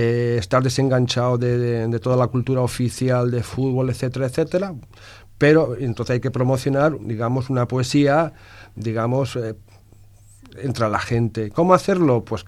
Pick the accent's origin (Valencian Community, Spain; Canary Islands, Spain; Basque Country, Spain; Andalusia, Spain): Valencian Community, Spain; yo soy valenciano, ¿por qué no escribir en valenciano? Aunque no se me haya enseñado en la escuela